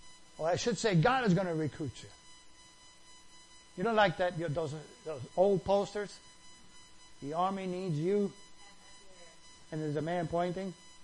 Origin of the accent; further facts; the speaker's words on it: New York City, New York, United States; I grew up in New York City. We were fighting every day.